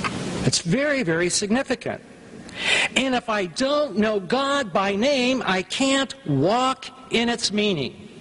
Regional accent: Los Angeles, California, United States; When I pastored my first church, I grew up in Los Angeles, and my wife and I were called to pastor out in nowhere.

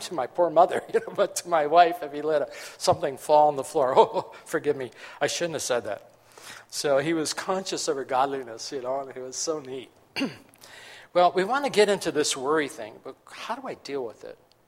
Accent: Los Angeles, California, United States; And I grew up in Los Angeles. I was a city guy.

